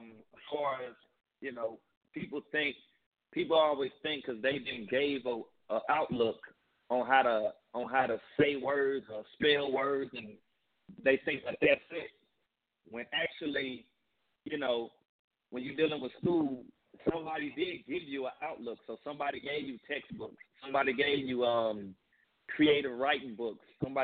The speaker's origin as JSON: {"language": "English", "town": "St. Louis", "region": "Missouri", "country": "United States", "tie": "born or raised there", "said": "That's how I talk. That's how I grew up in St. Louis."}